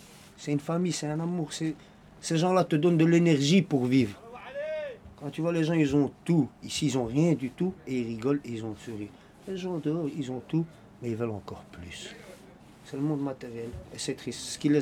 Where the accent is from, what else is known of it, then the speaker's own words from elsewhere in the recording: Morocco; Je suis pas d'origine européenne, moi. Je suis marocain. Mes parents ont connu la migration. Mes grands-parents sont venus travailler dans les mines.